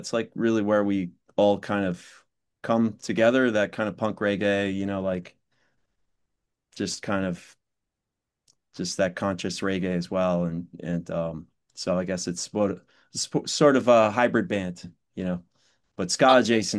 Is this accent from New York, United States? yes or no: yes; New York, United States; Well, it started, I was in New York City after I'm from New York